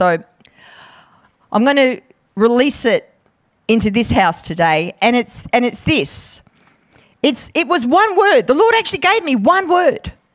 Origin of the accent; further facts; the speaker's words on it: Perth, Western Australia, Australia; also born or lived in Sydney / Queensland; here in Adelaide in Happy Valley for 12 years. So I've been around. I've gallivanted around a bit. 14 years in Sydney. Lived in Queensland for 7 years. But I'm originally from Perth, and I've returned back.